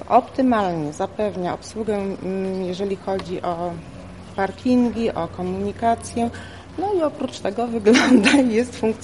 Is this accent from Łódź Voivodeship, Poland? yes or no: yes; Piotrków Trybunalski, Łódź Voivodeship, Poland; jestem architektem z Piotrkowa, byłam przewodniczącą sądu konkursowego.